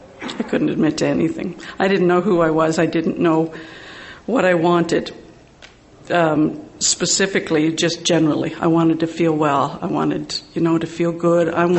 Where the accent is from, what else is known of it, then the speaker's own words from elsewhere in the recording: Sudbury, Ontario, Canada; I'm an alcoholic. And I am from Sudbury, Ontario, which is in Canada